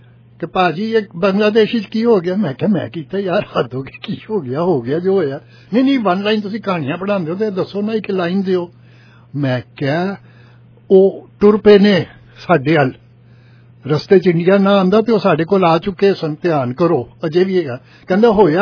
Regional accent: Lahore, Punjab, Pakistan; جب میں لاہور سے آیا تھا, جب بچپن کی بات کر رہا ہوں

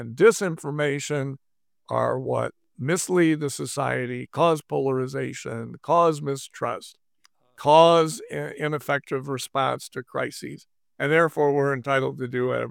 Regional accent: California, United States; Speaking as a Californian here, indeed a Southern Californian

